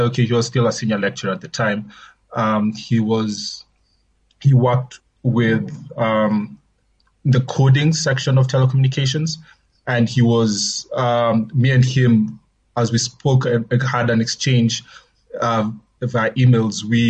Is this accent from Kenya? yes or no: yes; Nairobi, Kenya; now in South Africa; so I was born in Kenya, born and raised in Nairobi, actually.